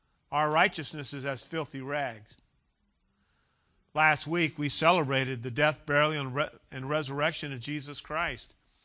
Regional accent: Ukiah, California, United States; I grew up in Ukiah. I grew up in Mendocino County, five generations there.

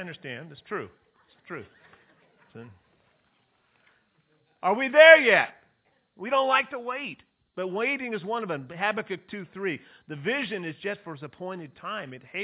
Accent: Bakersfield, California, United States; also born or lived in Ukiah; I was born in Ukiah, move to Bakersfield, and we would come to visit Grandma and Grandpa.

